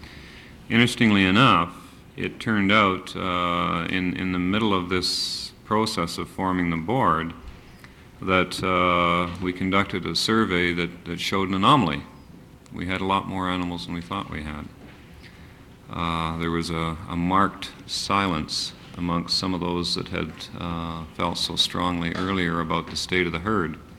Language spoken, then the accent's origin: English; Canada; Being a Canadian administrator in the natural resource field